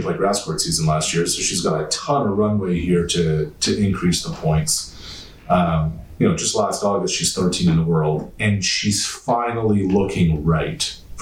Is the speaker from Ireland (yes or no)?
no; Canada; Like it was overwhelming to see that as a Canadian.